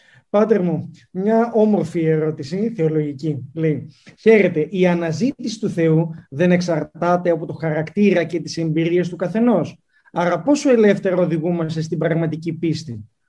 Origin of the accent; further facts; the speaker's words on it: Cyprus; γιατί εδώ στην Κύπρο, ξέρετε, ως Κύπριος, λόγω του μικρού πληθυσμού